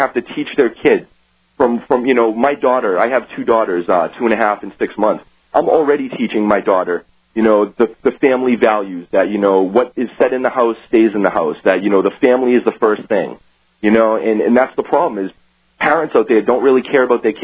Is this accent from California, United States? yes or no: no; Massachusetts, United States; I'm from Massachusetts. I got a speeding ticket in Georgia